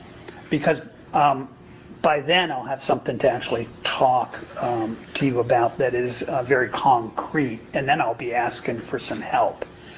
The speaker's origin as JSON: {"language": "English", "region": "Ohio", "country": "United States", "tie": "born or raised there", "said": "I said, oh, come on, I grew up in Ohio. Are you kidding? I know how to do this."}